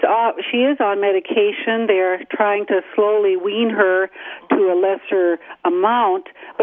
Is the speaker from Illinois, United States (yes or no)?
no; Minnesota, United States; kind of like being that I'm from Minnesota, kind of like being a Green Bay fan in Virgin territory here.